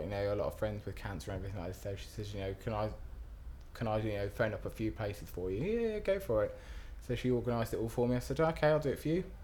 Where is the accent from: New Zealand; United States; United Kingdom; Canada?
United Kingdom; Paddington, London; I'm 32, and I'm from Paddington.